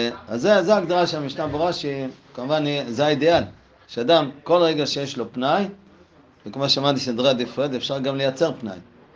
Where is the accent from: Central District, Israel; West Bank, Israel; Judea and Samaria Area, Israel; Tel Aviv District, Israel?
Tel Aviv District, Israel; Bnei Brak; אני זוכר בתור ילד בשכונה שהגרתי בבני ברק